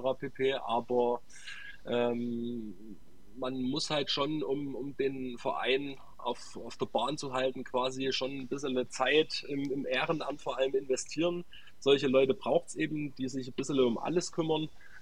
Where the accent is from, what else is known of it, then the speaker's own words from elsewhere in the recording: Sosa, Saxony, Germany; Die letzten Jahre waren wir eigentlich immer in meiner Heimat, in Sosa.